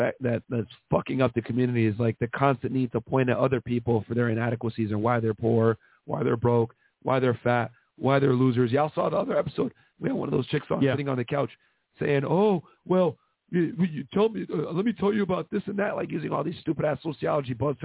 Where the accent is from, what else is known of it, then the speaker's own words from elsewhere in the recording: Jamaica; I'm Jamaican. Y'all stay up.